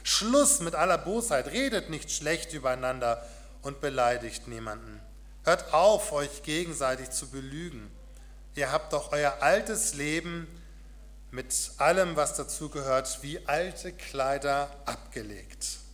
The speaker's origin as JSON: {"language": "German", "region": "Northern Germany", "country": "Germany", "said": "aber ich bin ein echter Norddeutscher, Fasching ist nichts für mich."}